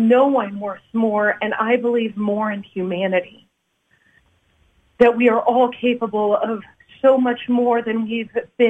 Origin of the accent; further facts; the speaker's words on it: Paradise, California, United States; born there; that they actually drove to Paradise, California, while my mom was in labor, so that I could say that I was born in Paradise.